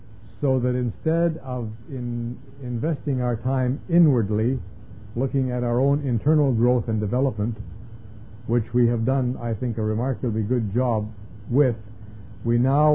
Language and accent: English; Canada; I can get away with it because I'm a Canadian.